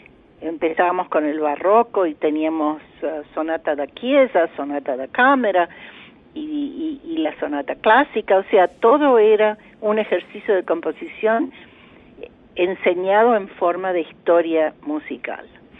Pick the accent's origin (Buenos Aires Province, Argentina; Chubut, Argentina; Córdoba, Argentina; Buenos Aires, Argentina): Córdoba, Argentina; Bell Ville; born there; yo nací en Belleville, en Córdoba, y ya era pianista